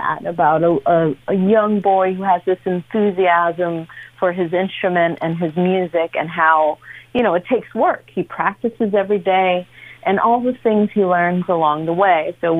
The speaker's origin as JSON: {"language": "English", "country": "Dominican Republic", "tie": "born or raised there", "also_born_or_lived": "Jersey", "said": "I was born in Jersey. I moved to Dominican Republic with my mom. I was raised there for quite a few years"}